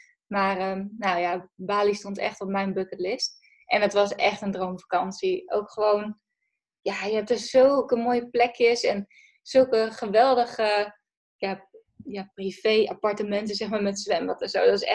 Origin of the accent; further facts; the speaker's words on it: Hardenberg, Overijssel, Netherlands; now in Groningen, Netherlands; ik ben opgegroeid in Hardenberg. Misschien hoor je het een beetje. Ik kom uit het oosten van het land oorspronkelijk.